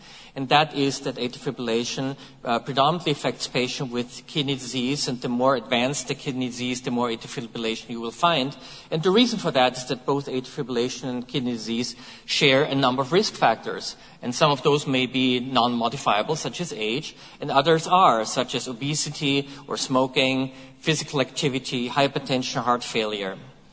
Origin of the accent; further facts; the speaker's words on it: Vienna, Austria; I'm citing a very nice paper from my hometown, that's Vienna, Austria